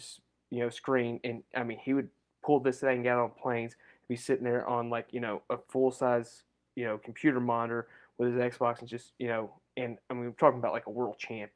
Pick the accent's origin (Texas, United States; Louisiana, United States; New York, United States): Texas, United States; You know, growing up in Texas, being around authentic and Tex-Mex, it's an acquired flavor.